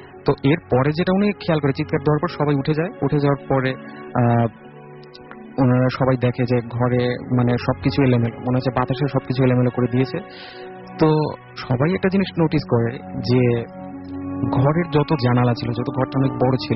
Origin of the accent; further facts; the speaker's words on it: Pabna, Rajshahi Division, Bangladesh; আমি এসেছি পাটনা থেকে, আমার হোম টাউন পাবনা মাসুমারির সাথে।